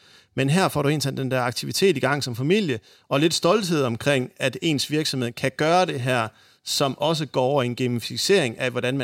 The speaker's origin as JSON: {"language": "Danish", "region": "North Denmark Region", "country": "Denmark", "said": "men jeg kommer også fra Nordjylland"}